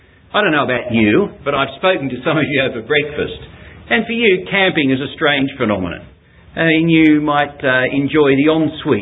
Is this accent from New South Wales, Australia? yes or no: yes; Sydney, New South Wales, Australia; I was born and bred in Sydney.